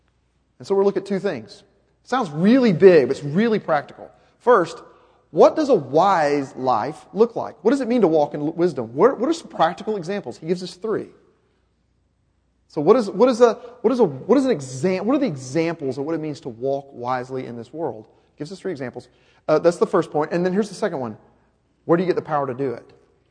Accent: the South, United States; I pick on the South. I'm a Southerner. I can do that.

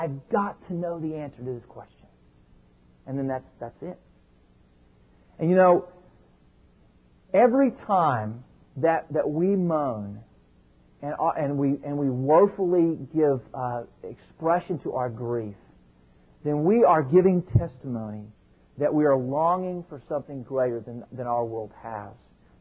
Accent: Texas, United States; I grew up in Texas, and a big Dallas Cowboy fan.

